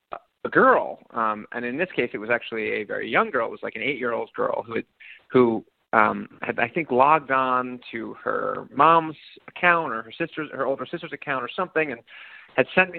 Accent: New York City, New York, United States; So I grew up in New York City.

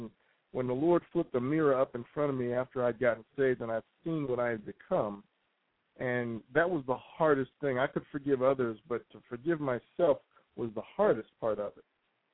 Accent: New York, United States; The way I grew up in New York, if somebody hurt you, you hurt them back harder so they won't do it again.

